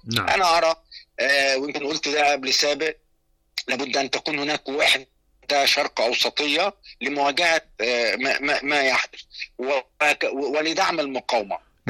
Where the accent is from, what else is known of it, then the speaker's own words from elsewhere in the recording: Egypt; عشان أنا قاعد في مصر وإن أنا نعم. مصري.